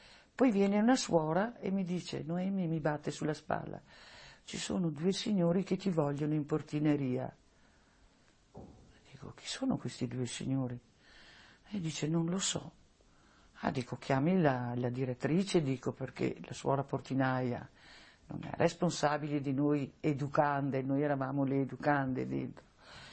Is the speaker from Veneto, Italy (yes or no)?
yes; Valli del Pasubio, Veneto, Italy; born there; sono nata a Valli del Pasubio, 30 l'11 del 30.